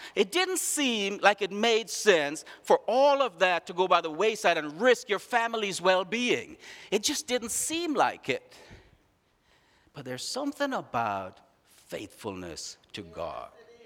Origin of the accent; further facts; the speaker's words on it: Trinidad & Tobago; born there; That's not too far from where I was born in Trinidad.